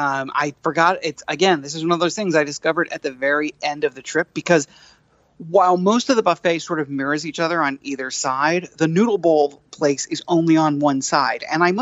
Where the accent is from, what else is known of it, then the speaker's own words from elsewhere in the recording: New York City, New York, United States; maybe because I'm basically a New Yorker and I, you know, I do Broadway